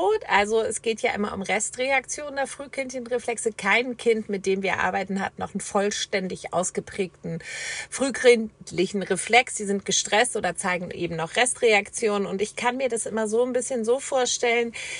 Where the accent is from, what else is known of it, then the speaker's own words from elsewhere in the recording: Hamburg, Germany; weil ich komme ja aus Hamburg und bei uns sagt man ja 24/7 Moin.